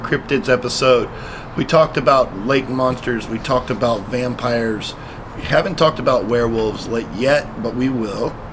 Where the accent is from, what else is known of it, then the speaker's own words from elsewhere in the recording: Houston, Texas, United States; So we're two dudes from Houston.